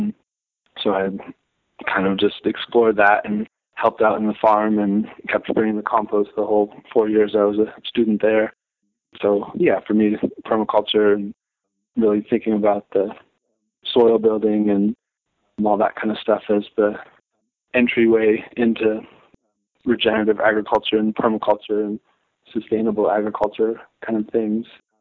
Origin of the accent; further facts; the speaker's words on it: Ann Arbor, Michigan, United States; so I grew up in Ann Arbor, Michigan, and grew up in a townhouse in a large community.